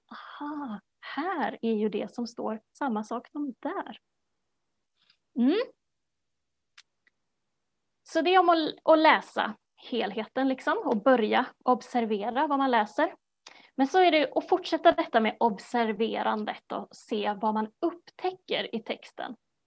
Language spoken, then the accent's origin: Swedish; Sweden; Alltså att vi är svenskar, att vi lever i den här tiden som vi lever i.